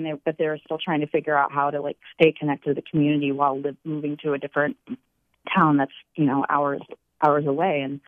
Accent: Paradise, California, United States; now in San Francisco, United States; I grew up in Paradise. I live in San Francisco now.

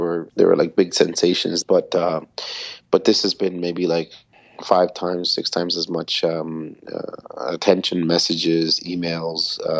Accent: Cuba; English is a second language; Growing up in Cuba

